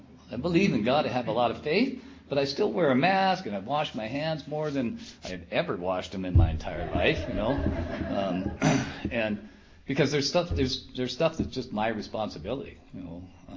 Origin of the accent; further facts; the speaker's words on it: Washington, United States; I'm from Washington State. I did all my using up there. I got family and friends up there.